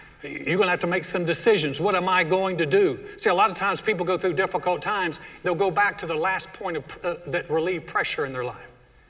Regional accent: North Carolina, United States; And growing up in North Carolina, they're big on basketball.

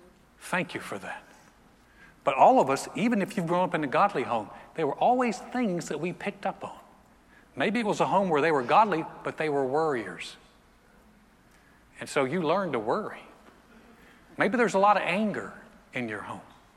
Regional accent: the South, United States; I'm like, I'm from the South. We don't do that.

